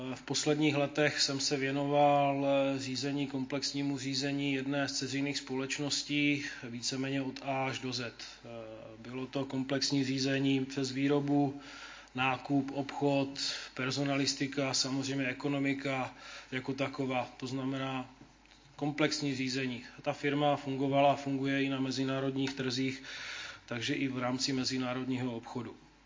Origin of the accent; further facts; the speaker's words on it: North Moravia, Czechia; já jsem hrdý na to, že jsem ze Severní Moravy, protože si myslím, že tady ten kraj je, jak se říká, rázovitý, ale máme co nabídnout.